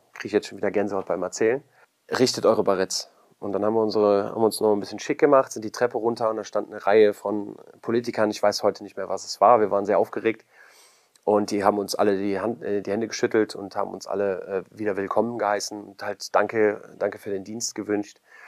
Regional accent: Germany; als Deutsche sind wir ja immer sehr zurückhaltend und sehr vorsichtig

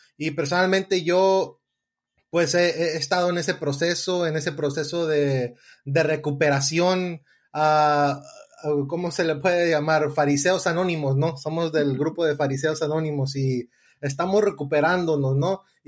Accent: New York, United States; Nacimos en el mismo lugar, ahí en Nueva York, y también crecimos en Estados Unidos

